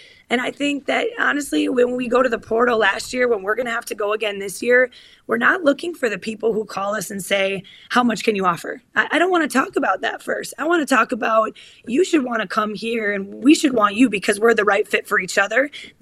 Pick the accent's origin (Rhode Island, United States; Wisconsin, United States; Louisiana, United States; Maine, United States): Wisconsin, United States; Sheboygan; I'm from Sheboygan. I had that really, our whole high school conference played in Green Bay.